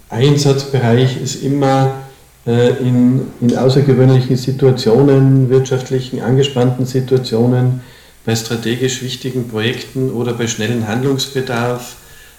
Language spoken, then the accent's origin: German; Tyrol, Austria; nicht nur aus Salzburg, sondern ich komme aus Tirol